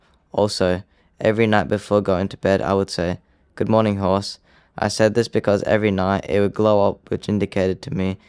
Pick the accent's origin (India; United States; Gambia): India; Goa; In my hometown, Goa, right outside our house was a little seedling